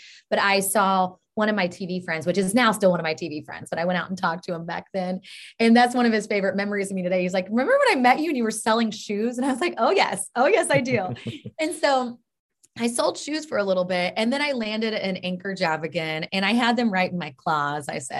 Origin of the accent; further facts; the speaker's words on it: Oklahoma, United States; I'm from Oklahoma, the bordering state to Texas.